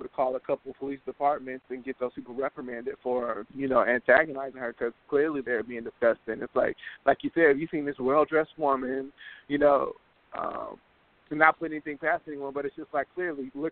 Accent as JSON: {"language": "English", "town": "Milwaukee", "region": "Wisconsin", "country": "United States", "tie": "born or raised there", "said": "Growing up in Milwaukee, it was just, like, you know, I feel like we've never really experienced like blatant racism"}